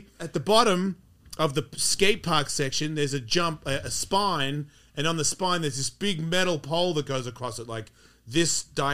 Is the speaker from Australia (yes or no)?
yes; Australia; I'm Australian, sorry.